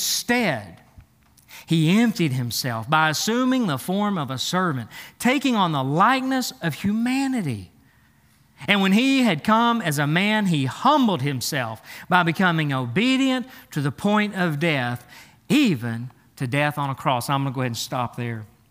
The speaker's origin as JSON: {"language": "English", "country": "China", "tie": "born or raised there", "said": "I'm white, my whole family is, I was raised in China."}